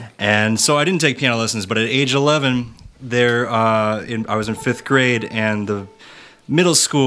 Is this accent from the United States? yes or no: yes; Duluth, Minnesota, United States; I grew up in Duluth.